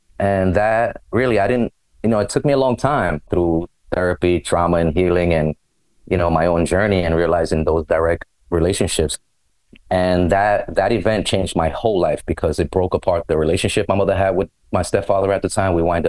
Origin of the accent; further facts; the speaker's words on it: New York City, New York, United States; born and raised in the Bronx, New York, raised by a single Puerto Rican mom who came from Puerto Rico when she was 9 years old.